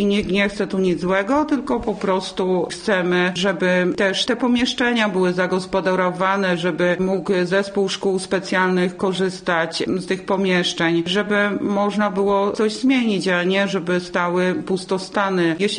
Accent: Czarnożyły, Łódź Voivodeship, Poland; jestem rodowitą czarnożylanką, tak bardziej właśnie orientuję się, w którym to jest miejscu.

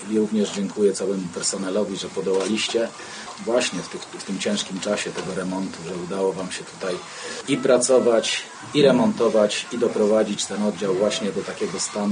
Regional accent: Sieradz, Łódź Voivodeship, Poland; bo ja również pochodzę z Sieradza

